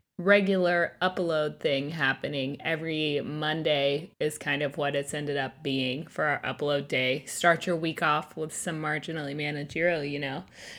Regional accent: Florida, United States; But because we're from Florida, they live in North Carolina now.

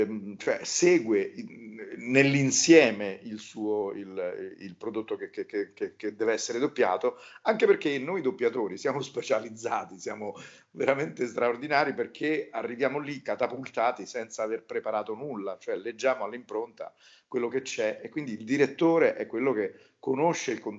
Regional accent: Lazio, Italy; accent: Roman; io stesso ho un accento romano che devo mitigare quando poi doppio

